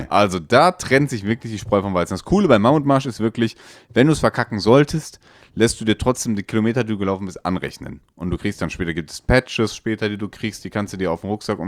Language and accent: German; Dortmund, North Rhine-Westphalia, Germany; auch als Dortmunder Urgestein